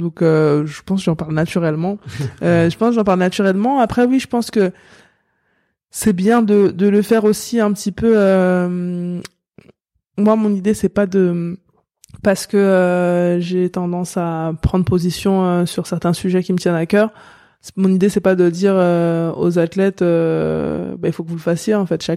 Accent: France; On est français, mais on est des citoyens du monde parce que tellement la mixité, elle est forte.

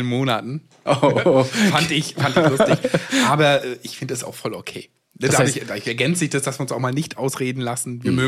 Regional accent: Baltic coast, Germany; born or raised there; also born or lived in Berlin

